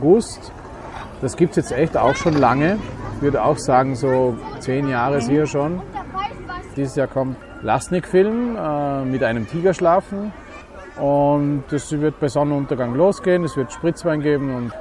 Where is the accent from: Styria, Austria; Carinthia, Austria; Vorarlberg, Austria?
Vorarlberg, Austria; moved away as an adult; now in Vienna, Austria; Also ursprünglich komme ich aus Vorarlberg, bin da aufgewachsen, in die Schule gegangen. Dann bin ich mit 18, 19 nach Wien gekommen zum Studieren